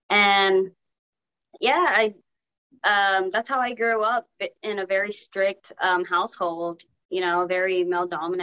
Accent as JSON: {"language": "English", "town": "Grand Prairie", "region": "Texas", "country": "United States", "tie": "born or raised there", "said": "Well, growing up in Texas, I lived in a small town, Grand Prairie, Texas"}